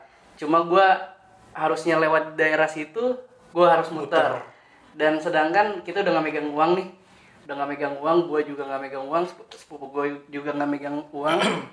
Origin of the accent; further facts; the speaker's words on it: Jakarta, Indonesia; Asli Jakarta. Jadi gue besar di Jakarta.